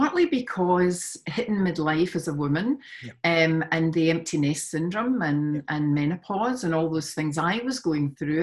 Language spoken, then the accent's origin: English; Glasgow, Scotland, United Kingdom; also born or lived in Spain / London; now in Sydney, Australia; you can obviously tell I'm from Scotland.